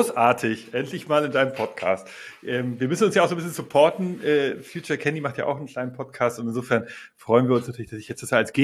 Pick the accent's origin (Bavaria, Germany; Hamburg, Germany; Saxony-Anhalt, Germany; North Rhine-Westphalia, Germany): Hamburg, Germany; ich bin ja echter Hamburger und bin sozialisiert mit dem HSV